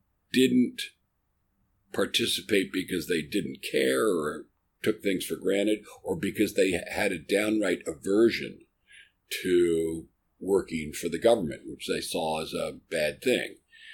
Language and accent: English; Philadelphia, Pennsylvania, United States; the one little biographical note I'll add is that I'm from Philadelphia.